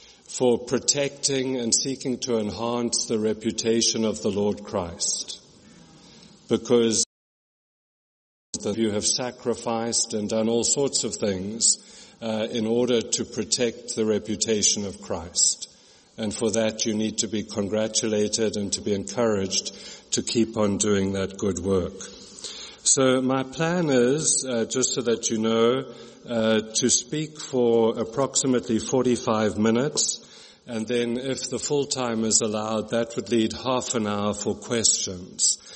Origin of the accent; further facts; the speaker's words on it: South Africa; I grew up in South Africa, was ordained in the Church of England in South Africa, which I still am officially ordained there